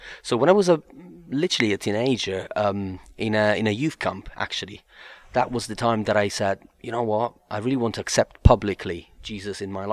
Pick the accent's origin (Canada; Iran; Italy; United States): Italy; Sicily; English is a second language; Yes, I'm Italian. More specifically, I'm from Sicily, which is the island in the south of Italy. And that's where my strong accent comes from.